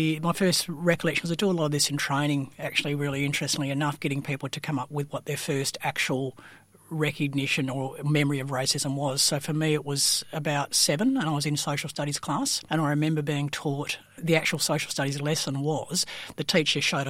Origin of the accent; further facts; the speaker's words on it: Useless Loop, Western Australia, Australia; also born or lived in Carnarvon, Australia; So we were mostly, the reason why I was born in Carnarvon, we didn't actually live in Carnarvon, we lived in a big metropolis called Useless Loop